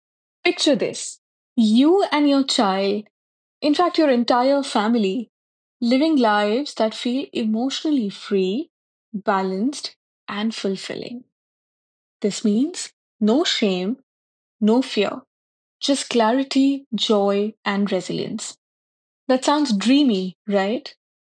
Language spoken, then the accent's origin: English; India; I was born and raised in India, where I earned my master's in psychology.